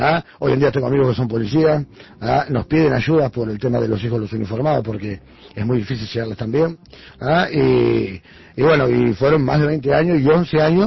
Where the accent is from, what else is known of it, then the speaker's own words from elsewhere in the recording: Montevideo, Uruguay; Yo soy del Cementerio del Norte, del Cerrito de la Victoria, ¿no?